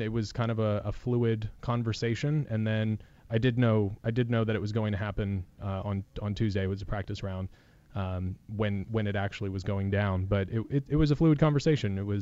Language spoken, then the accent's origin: English; Florida, United States; also born or lived in North Texas; I grew up in Florida and then North Texas. So we all know that awful summer feeling.